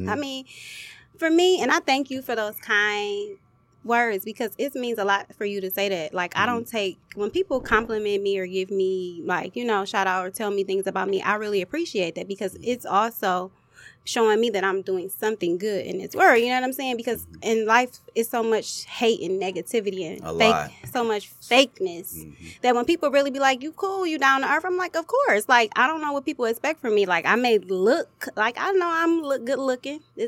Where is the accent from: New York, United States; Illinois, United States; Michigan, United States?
Michigan, United States; Detroit; But I'm like, I'm a real woman. I'm from Detroit. I grew up in the city.